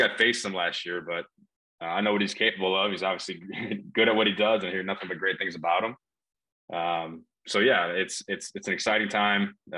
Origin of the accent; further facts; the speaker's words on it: Wisconsin, United States; You know, Varsho, yeah, he's another Wisconsinite because I grew up in Wisconsin.